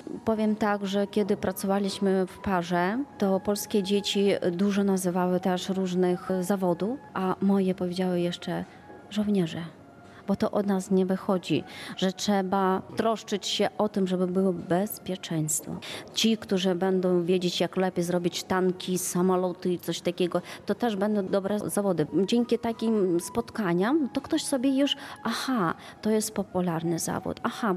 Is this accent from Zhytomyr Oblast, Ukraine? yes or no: yes; Romaniv, Zhytomyr Oblast, Ukraine; Polish is a second language; Przyjechałam z Ukrainy, z Romanowa, to jest województwo żytomierskie.